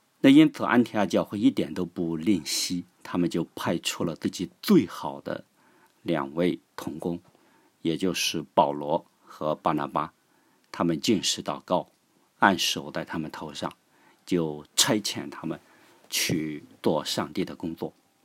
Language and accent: Chinese; China; 我们中国人常常被人认为是最聪明的民族